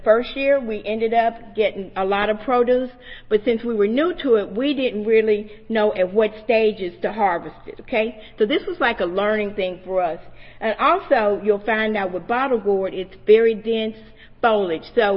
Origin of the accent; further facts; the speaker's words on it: Nashville, Tennessee, United States; I'm from Nashville, Tennessee, and these vegetables traditionally have not been grown in Tennessee.